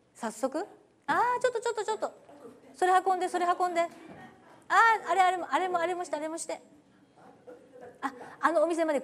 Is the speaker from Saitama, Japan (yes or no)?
no; Tokushima, Japan; 私の実家阿波踊りで有名な徳島です。